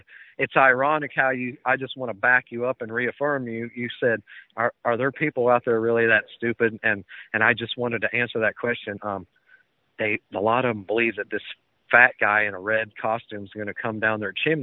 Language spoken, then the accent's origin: English; United States; And I am a sovereign because I'm an American national, not a U.S. citizen.